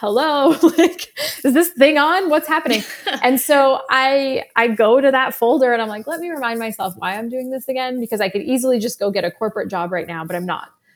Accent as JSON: {"language": "English", "country": "Canada", "tie": "born or raised there", "said": "My sisters grew up in Iran. I grew up in Canada."}